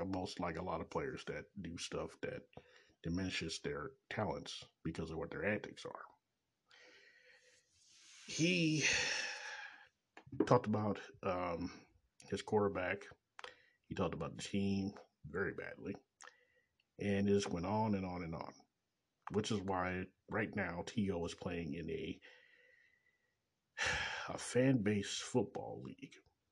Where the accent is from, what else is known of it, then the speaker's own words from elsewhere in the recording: Kansas City, Missouri, United States; 7-Eleven direct from Kansas City, Missouri, my hometown.